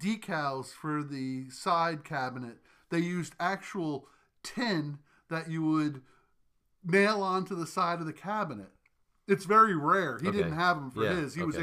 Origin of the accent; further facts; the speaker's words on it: New York, United States; and again, I grew up in the New York area